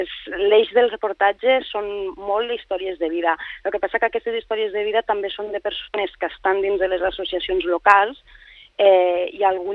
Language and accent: Catalan; Catalonia, Spain; Jo sóc de les Terres de l'Ebre i ho havia viscut de primera mà allà com a periodista i també com a activista